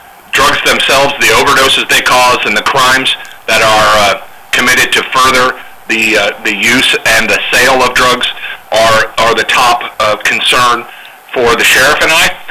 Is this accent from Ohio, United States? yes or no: yes; Toledo, Ohio, United States; now in Marion, United States; Like I said, I was born and raised in Toledo. I'm proud to be from Marion now.